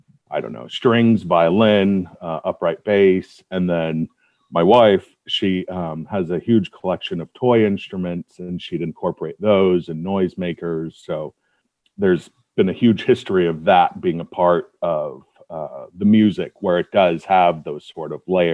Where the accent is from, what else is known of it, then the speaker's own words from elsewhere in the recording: California, United States; now in Iowa City, United States; I am from California. Yep.